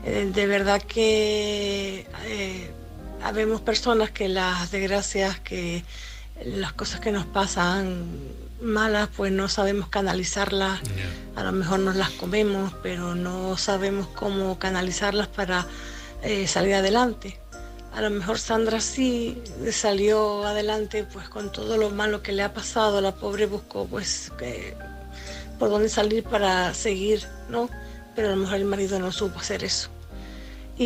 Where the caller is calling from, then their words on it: Canary Islands, Spain; de Tenerife.